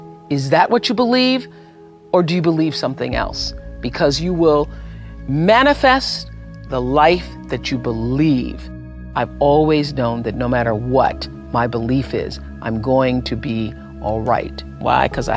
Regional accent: Mississippi, United States; For me, colored girl, Negro child, growing up in Mississippi

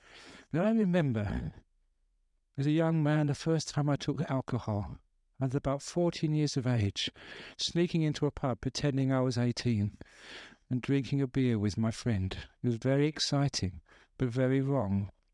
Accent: London, United Kingdom; my old places where I grew up in West London

